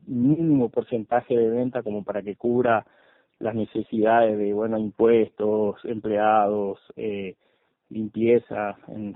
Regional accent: San Pedro, Buenos Aires Province, Argentina; yo soy de San Pedro, tengo un negocio, una agroferretería

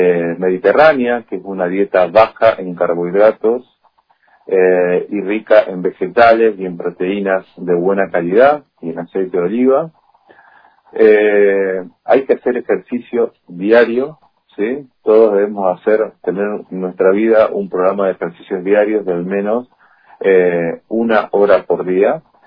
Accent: Santa Fe, Argentina; Yo soy santafesino

